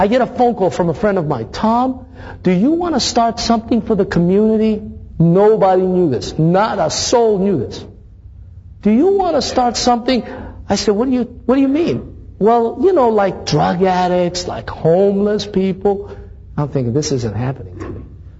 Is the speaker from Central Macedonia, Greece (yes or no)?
yes; Thessaloniki, Central Macedonia, Greece; Because I was born in the city of Thessaloniki. That's my hometown. It was written to my hometown.